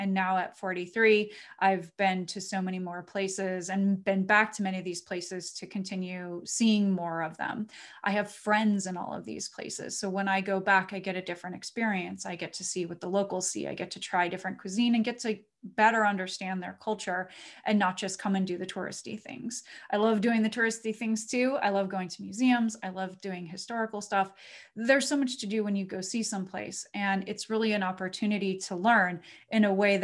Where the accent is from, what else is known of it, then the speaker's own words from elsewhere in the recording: Reno, Nevada, United States; which is near my hometown of Reno, Nevada.